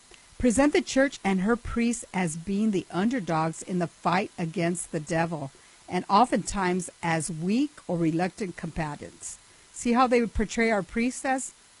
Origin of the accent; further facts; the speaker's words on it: California, United States; Actually, and you know, we are from California, and we want to support them